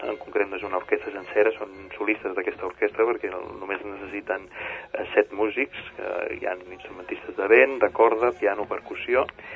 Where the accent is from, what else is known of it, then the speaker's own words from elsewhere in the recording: Sant Pere de Ribes, Catalonia, Spain; jo, en certa manera, soc mig sitgetà, perquè soc nascut a Sant Pere Ribes i visc a Sant Pere Ribes, però tinc molta vinculació amb Sitges.